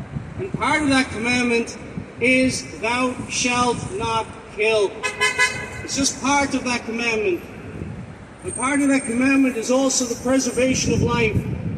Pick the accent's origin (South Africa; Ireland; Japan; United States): Ireland; Cork, Munster; I was raised in a Roman Catholic home. I'm originally from Cork.